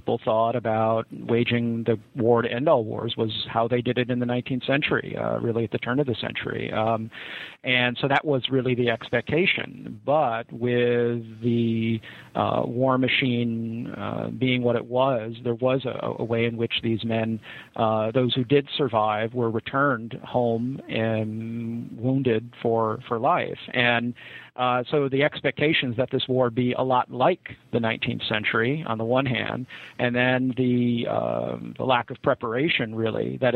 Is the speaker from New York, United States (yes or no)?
yes; Rochester, New York, United States; I grew up in Rochester, and thanks very much to my father, who introduced me to history through the libraries and museums of upstate New York and Canada, particularly Rochester, my hometown, Buffalo and Toronto.